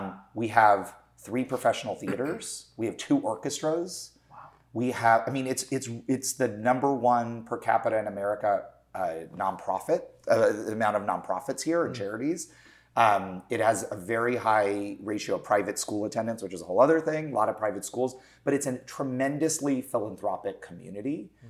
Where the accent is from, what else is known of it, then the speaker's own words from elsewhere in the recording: Los Angeles, California, United States; So You know, when I grew up here in Los Angeles, Pasadena was just known.